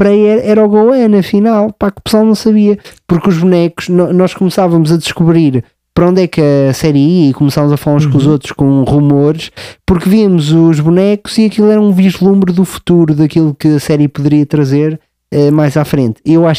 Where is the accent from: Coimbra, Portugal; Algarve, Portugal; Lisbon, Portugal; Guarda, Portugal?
Guarda, Portugal; Seia; eu recordo-me que no sítio onde eu cresci, em Ceia